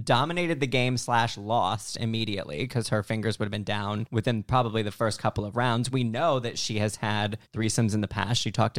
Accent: New York, United States; I'm of the mentality, I think, as a New Yorker living in California prior

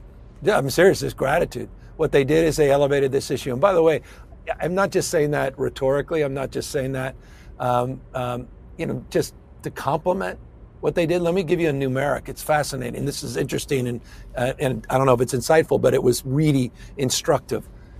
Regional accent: California, United States; including to my home state, to go to Ronald Reagan's old mansion where we all met here in the state of California

